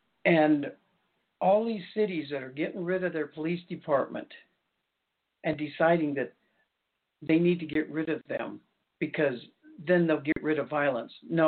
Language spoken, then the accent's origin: English; Albuquerque, New Mexico, United States; I grew up in Albuquerque.